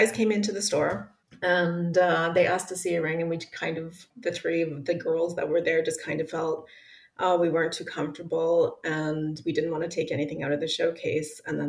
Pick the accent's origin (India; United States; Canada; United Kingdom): Canada; moved away as an adult; now in Innsbruck, Austria; I'm in Austria. I live in Austria. I'm Canadian, actually, but I moved to Austria, I have to say, about 25 years ago when I started at Swarovski.